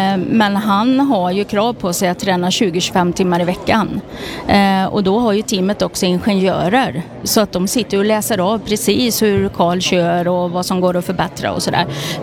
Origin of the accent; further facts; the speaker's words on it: Ljung, Västra Götaland County, Sweden; Jag kommer ifrån Ljung på Varaslätten.